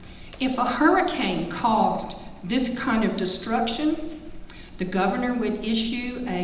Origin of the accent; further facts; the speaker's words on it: New Bern, North Carolina, United States; I grew up in New Bern, but my husband is a Jersey boy.